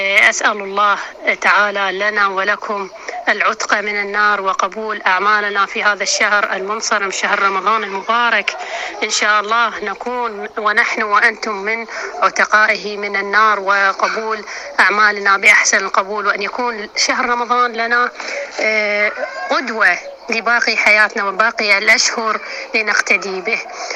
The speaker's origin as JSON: {"language": "Arabic", "country": "Iraq", "said": "يعني احنا عندنا بالعراق اللي شيء مستمرين عليه"}